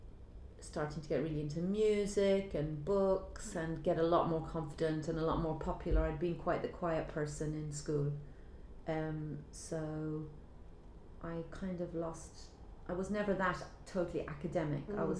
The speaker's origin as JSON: {"language": "English", "town": "Cork", "region": "Munster", "country": "Ireland", "tie": "born or raised there", "said": "I was born in Cork in the Bon Secours Hospital, and I grew up in Cork in Ballinlough on a housing estate which had the road, the grove and the avenue, number 27 Silverdale Road, with my mum and my dad and my brother Adam"}